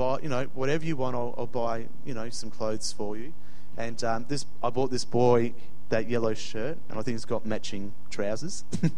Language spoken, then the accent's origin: English; Perth, Western Australia, Australia; also born or lived in Bangladesh / Barbados; when I was growing up in Perth, we had just come back from spending about 6.5 years overseas, living in Bangladesh and Barbados.